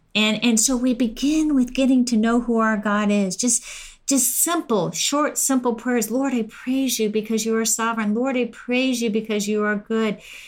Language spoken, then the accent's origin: English; Temecula, California, United States; We just watched in my hometown, Temecula, where the school board took out CRT.